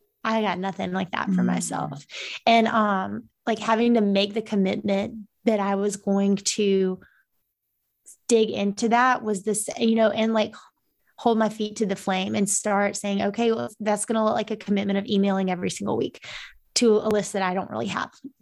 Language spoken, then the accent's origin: English; the South, United States; I still deal with, say that five times fast as a Southerner.